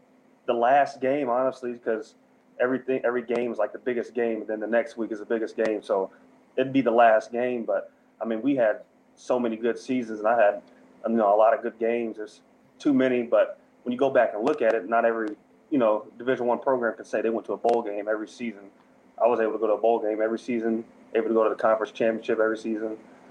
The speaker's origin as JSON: {"language": "English", "town": "Lawrence", "region": "Kansas", "country": "United States", "tie": "born or raised there", "said": "No, I grew up in Lawrence, Kansas, actually."}